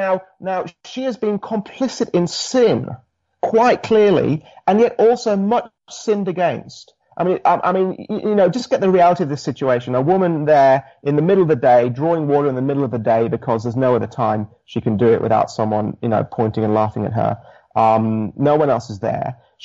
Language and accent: English; United Kingdom; now in Australia; But yes, my accent is originally from the UK, tempered with a little bit of time in the States, some time in Singapore